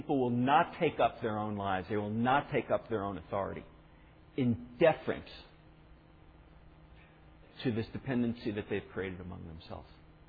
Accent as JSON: {"language": "English", "region": "New York", "country": "United States", "tie": "born or raised there", "said": "two friends from Long Island, about 50 miles from where I grew up in New York"}